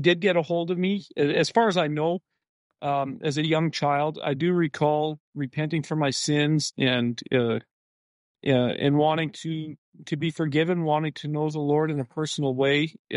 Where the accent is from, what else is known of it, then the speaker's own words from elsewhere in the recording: Manitoba, Canada; I grew up in southeastern Manitoba. Is a very heavily populated by Mennonites. So I come from Low German Mennonites that moved to Canada from Russia in the late 1800s.